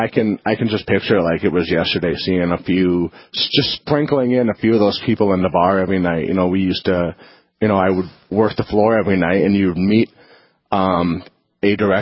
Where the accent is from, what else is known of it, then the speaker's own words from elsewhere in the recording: Watford City, North Dakota, United States; moved away as an adult; also born or lived in Phoenix, Arizona; So I was born and raised in Watford City. This is all I knew. I went to 2 years of junior college in Williston, very proud of the Tetons.